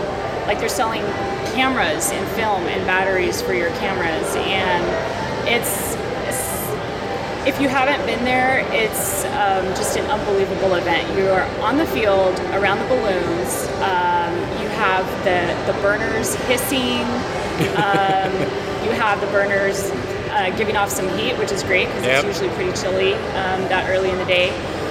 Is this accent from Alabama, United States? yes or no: no; Texas, United States; now in New Mexico, United States; Yes, and I live in New Mexico, but I grew up in Texas, so this feels like coming home for me